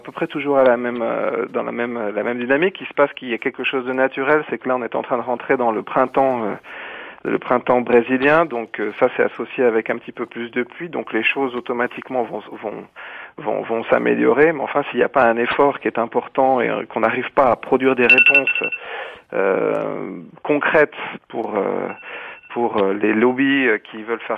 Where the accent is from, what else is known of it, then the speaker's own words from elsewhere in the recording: France; Parce que je suis français, évidemment.